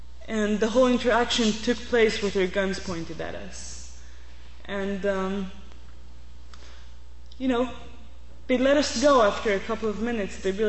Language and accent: English; Israel; You know, I grew up on Zionism. My family is a good Zionist family, Israeli-Jewish family. And I never had any idea about the implications that Zionism had for the people around me, for Palestinians living just 5 minutes from where I live.